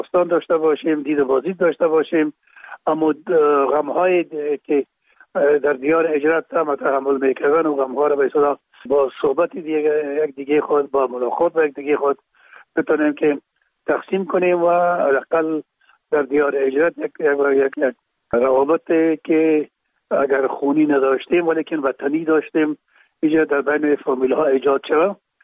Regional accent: Kabul, Afghanistan; موجا در شهید کابل به دنیا آمده و موجا مکتب خواندیم

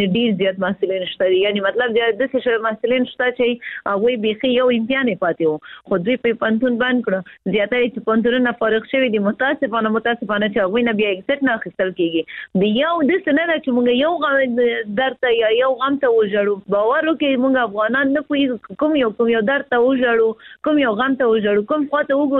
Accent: Afghanistan; موږ خو افغانان یو

